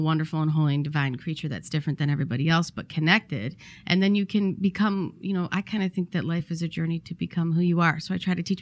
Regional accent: United States; I am not from the South, as you may surmise. I am from the North. Mm-hmm. I am from Detroit or Chicago, depending on whether or not we're ordering pizza.

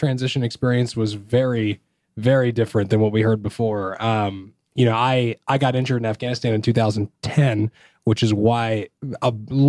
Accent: Bainbridge Island, Washington, United States; So I'm originally from Bainbridge Island, Washington.

